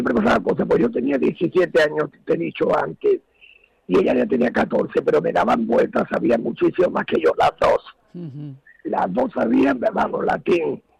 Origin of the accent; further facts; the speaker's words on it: Ronda, Andalusia, Spain; Pero siempre yo soy de Ronda también.